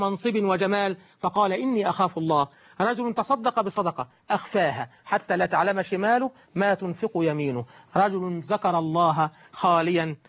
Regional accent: Egypt; وأن يجعل بلدنا مصر بلد أمن وأمان وخير وعدل وإحسان

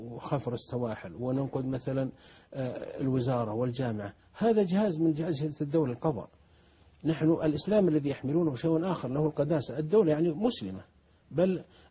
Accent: Saudi Arabia; هل عندنا في السعودية أو في غيرها إن نقيس اللحية بالسنتيمتر

